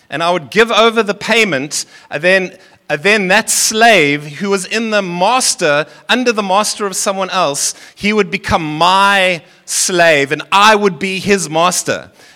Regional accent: Seychelles; born there; I come from a French background, Seychelles. I was born in the Seychelles.

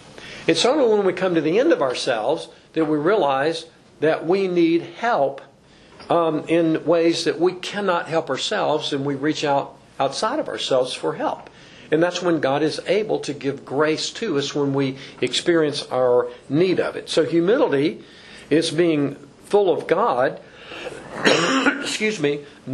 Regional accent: Gadsden, Alabama, United States; There's a famous waterfall in my hometown, Gadsden, Alabama, called Nocalola Falls.

